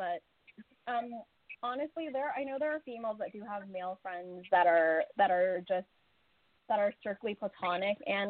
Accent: California, United States; from the Bay Area in California.

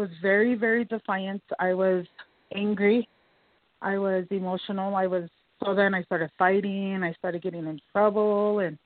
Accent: South Dakota, United States; My birth date is 5/6/81. I'm from the Cheyenne River Sioux Reservation.

